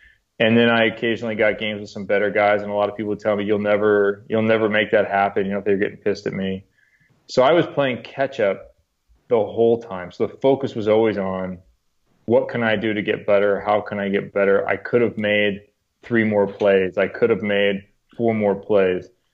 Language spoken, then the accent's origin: English; Chicago, Illinois, United States; I'm from Chicago, like a Dick Butkus, Mike Singletary kind of a thing.